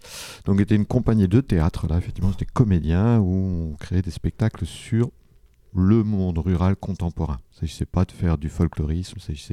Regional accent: Alençon, Normandy, France; moi je suis originaire d'Alençon, je suis né donc petite ville quand même, mais je suis né dans le quartier de Persaigne à Alençon, c'est là que j'ai grandi et appris à lire et à écrire.

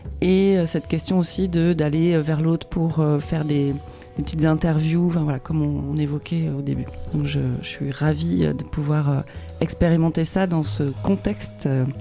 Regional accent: Bordeaux, Nouvelle-Aquitaine, France; now in Laval, France; Ok, moi je suis pas lavalloise d'origine, je viens de Bordeaux.

